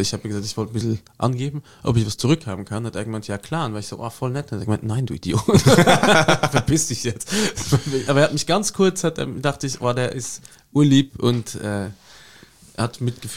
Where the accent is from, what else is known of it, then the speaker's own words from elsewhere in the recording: Luxembourg; Nee, bei uns war in Luxemburg Classic, was machst du, wenn du fertig bist mit der Matura, gehst ins Casino.